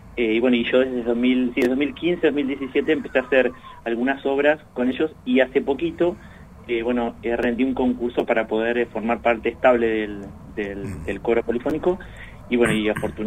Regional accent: Comodoro Rivadavia, Chubut, Argentina; yo soy de Comodoro Rivadavia, ya desde muy pequeño siempre estuve muy ligado a las artes

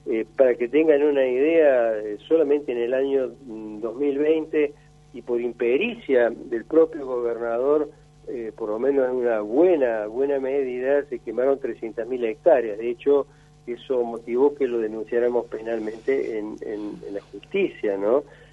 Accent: Córdoba, Argentina; para quienes somos de Córdoba, es hasta un poco enojoso ver cómo se vende una imagen que en realidad no existe.

